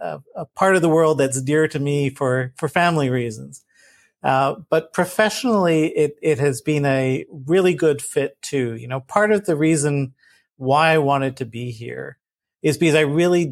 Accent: Montreal, Quebec, Canada; also born or lived in United States; originally I'm from Montreal, in the Francophone area of Canada, down in the province of Quebec.

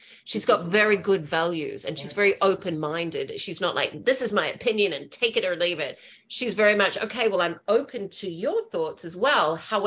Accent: New Zealand; Having Melanie there and just connecting with her as a New Zealander, but also just we grew up together at that same time.

